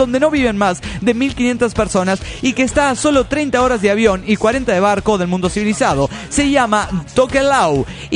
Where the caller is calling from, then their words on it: Washington, District of Columbia, United States; de Washington, D.C.